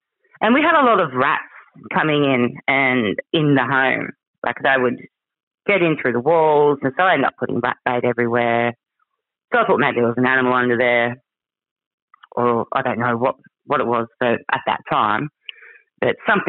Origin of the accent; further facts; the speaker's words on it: Cow Bay, Queensland, Australia; And I grew up in the Daintree, and I grew up in Cow Bay.